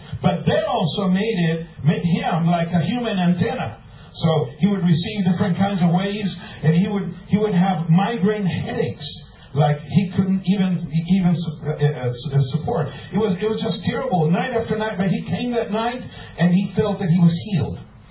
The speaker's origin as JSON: {"language": "English", "town": "Rosario", "region": "Santa Fe", "country": "Argentina", "tie": "born or raised there", "second_language": "English", "said": "I remember when the man of God came to my hometown, Rosario."}